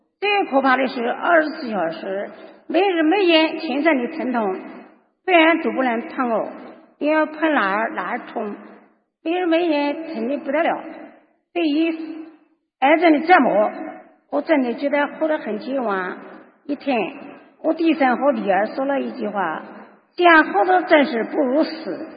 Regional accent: Nanjing, Jiangsu, China; accent: Nanjing dialect; 我是来自南京，江苏南京的

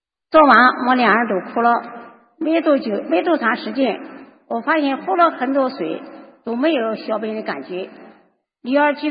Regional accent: Nanjing, Jiangsu, China; accent: Nanjing dialect; 我是来自南京，江苏南京的

